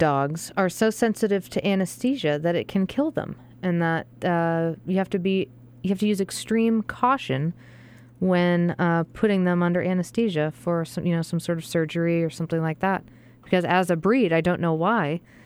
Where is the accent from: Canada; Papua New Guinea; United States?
United States; Boston, Massachusetts; I'm from Boston, so excuse my Celtics.